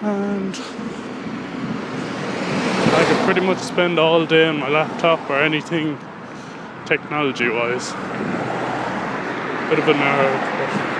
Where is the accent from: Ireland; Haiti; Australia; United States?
Ireland; Anacarty, Munster; I was born and raised in Tipperary. I haven't lived outside the area. Went to primary school in my local village of Anacarty. Secondary school in Limerick, as I live on the border.